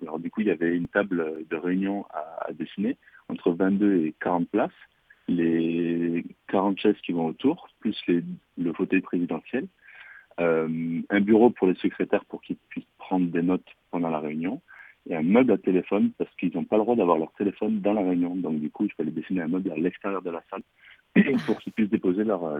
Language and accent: French; France; en tant que Français, en tant que passionné de métier d'art